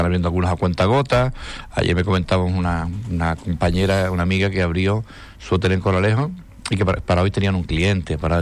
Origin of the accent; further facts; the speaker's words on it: Villaverde, Spain; Yo que soy de Villaverde, veo que es un sitio, como bien sabes, muy gastronómico